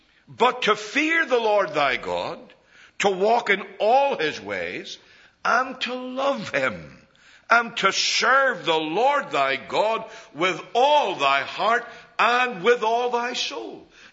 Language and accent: English; Northern Ireland, United Kingdom; as a young Christian growing up in Northern Ireland